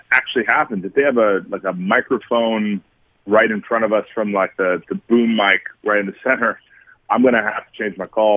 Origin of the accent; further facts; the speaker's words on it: Santa Barbara, California, United States; I grew up in Santa Barbara, so there wasn't, like, a local sports team that was nearby